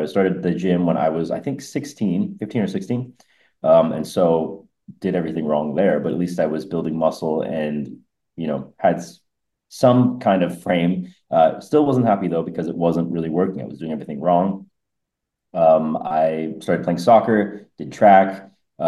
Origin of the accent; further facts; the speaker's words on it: New Mexico, United States; moved away as an adult; now in Montreal, Canada; So I'm originally from New Mexico. So I got my degree in New Mexico. I moved to Montreal